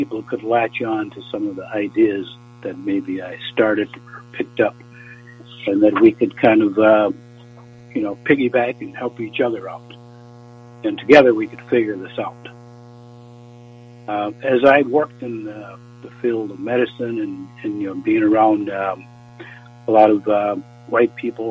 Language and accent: English; Alabama, United States; And there were several spots right in my hometown, and near Mobile, Alabama, there is the Port of Mobile.